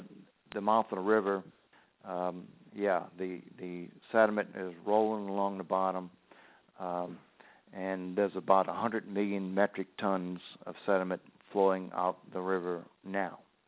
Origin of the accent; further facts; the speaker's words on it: Port Sulphur, Louisiana, United States; the place I grew up in Port Sulphur, was built by Freeport Sulphur Company in 1922 with a dredge and a pipe. It was marsh, and they filled it and raised it